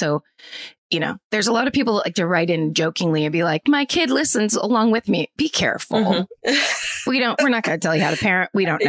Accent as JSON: {"language": "English", "town": "Farmington", "region": "New Mexico", "country": "United States", "tie": "born or raised there", "said": "I grew up in Farmington, New Mexico. I don't know if we get that many emails from New Mexico."}